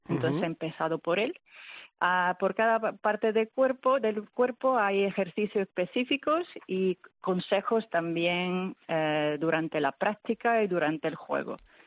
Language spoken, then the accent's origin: Spanish; Italy; Spanish is a second language; now in Marbella, Spain; porque bueno, soy italiana, y ya volveré en Suiza también, antes de volver a Marbella